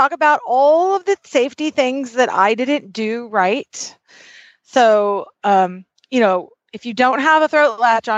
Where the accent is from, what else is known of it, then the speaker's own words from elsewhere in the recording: Pomela, Texas, United States; from Pomela, Texas.